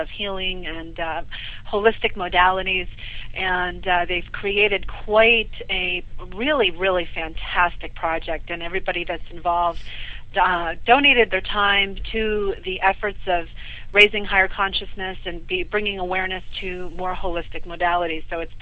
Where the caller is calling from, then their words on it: New York, United States; I'm in New York, actually. I'm on the East Coast